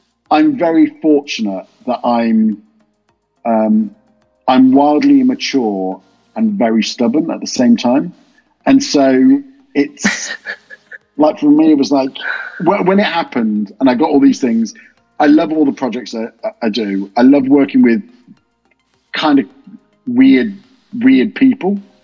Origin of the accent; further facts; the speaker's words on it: Nottingham, East Midlands, United Kingdom; I'm a bloke from Nottingham that didn't go to university because I was pretty rubbish at school.